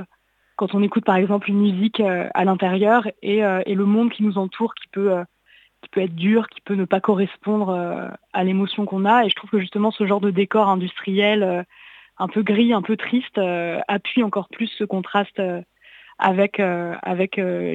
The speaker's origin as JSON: {"language": "French", "town": "Nantes", "region": "Pays de la Loire", "country": "France", "tie": "born or raised there", "said": "moi j'ai grandi à Nantes, donc dans une ville assez industrielle, proche de Saint-Nazaire"}